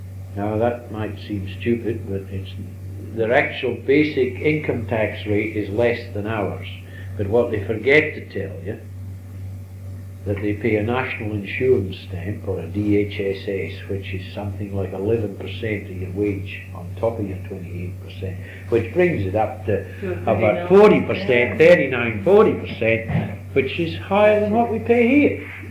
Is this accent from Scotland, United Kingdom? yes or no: yes; Duns, Scotland, United Kingdom; I was from the borders, between Galashiels and Hoyk. I worked and I was born in Duns.